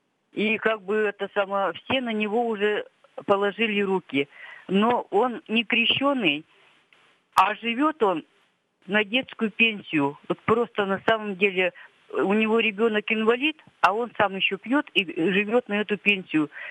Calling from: Sverdlovsk Oblast, Russia; Я звоню из Свердловской области.

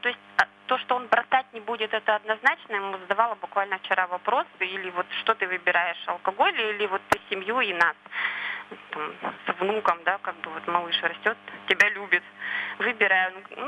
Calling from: Yekaterinburg, Sverdlovsk Oblast, Russia; я звоню из Екатеринбурга.

